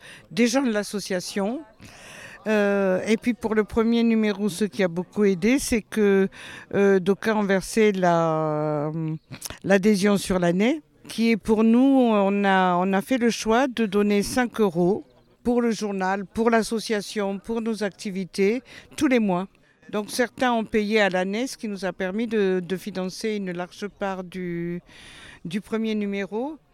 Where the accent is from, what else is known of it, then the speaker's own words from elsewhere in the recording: Cannes, Provence-Alpes-Côte d'Azur, France; On vient de Cannes, mais on a une amie qui est à Tourette